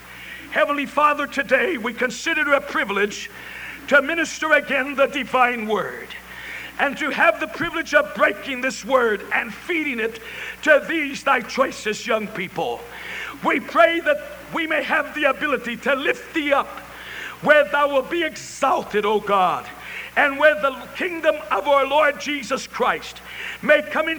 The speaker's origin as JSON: {"language": "English", "country": "Brazil", "said": "especially when they find out that I'm from Brazil"}